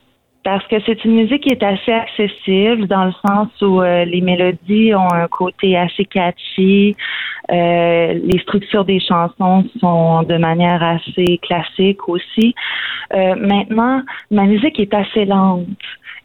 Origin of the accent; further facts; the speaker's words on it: Roberval, Quebec, Canada; also born or lived in New Brunswick; now in Montréal, Canada; Je suis native du Saguenay-Lac-Saint-Jean, en fait. Je viens d'un endroit qui s'appelle Robertval, sur le bord du lac. Et par la suite, j'ai fait des études au Nouveau-Brunswick, au niveau de l'université, pour ensuite revenir m'établir à Montréal